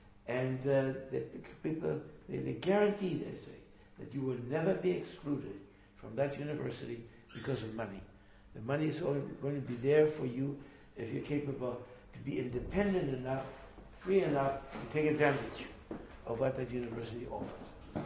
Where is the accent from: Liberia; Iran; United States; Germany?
Germany; born there; first language German; English is a second language; also born or lived in Latin America; So, I was born in Germany. I spent a lot of my life in Latin America, German being my first language, Spanish my second, and English my third, and French my third.